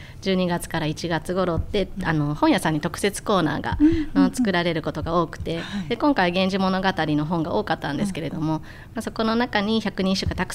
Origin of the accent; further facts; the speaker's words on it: Seto, Aichi, Japan; はい、私は瀬戸で生まれ瀬戸で育ちました。今は虹の丘に統合された旧深川小学校を卒業しております。